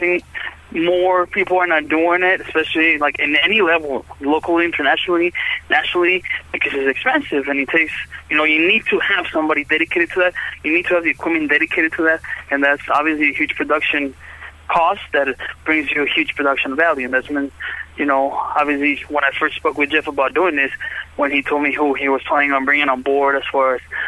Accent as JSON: {"language": "English", "region": "Bogotá", "country": "Colombia", "tie": "born or raised there", "said": "You know, where I grew up in Bogota is very similar to Seattle as far as the weather."}